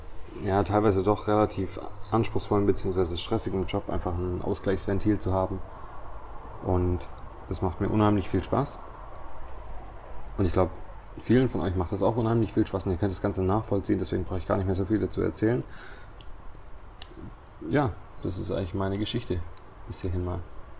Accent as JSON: {"language": "German", "town": "Reutlingen", "region": "Baden-Württemberg", "country": "Germany", "tie": "born or raised there", "said": "ich bin quasi 29 Jahre alt. Ich komme ursprünglich aus Reutlingen, beziehungsweise ich wohne noch in Reutlingen."}